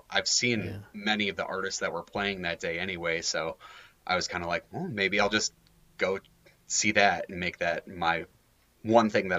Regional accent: Minnesota, United States; Since we're from Minnesota and we're like, was that ever on the table?

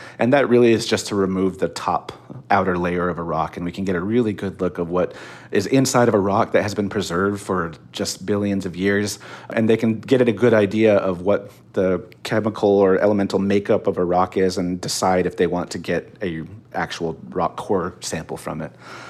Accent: Arizona, United States; born there; I'm Navajo. I was born on the Navajo Nation.

